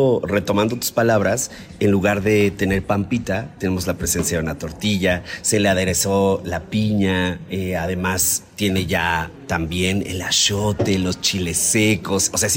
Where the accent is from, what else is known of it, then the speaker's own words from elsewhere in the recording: Mexico; para nosotros como mexicanos